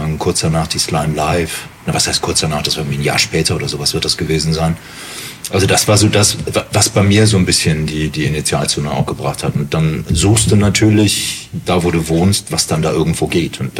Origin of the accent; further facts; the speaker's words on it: North Rhine-Westphalia, Germany; ich komme ursprünglich hier aus der Nähe von Düsseldorf